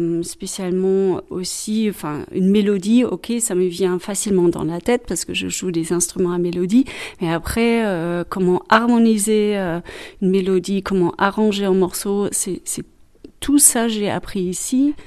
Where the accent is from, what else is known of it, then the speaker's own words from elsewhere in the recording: Tübingen, Baden-Württemberg, Germany; je viens de Tübingen en Allemagne du Sud. Je suis venue ici la première fois en 2018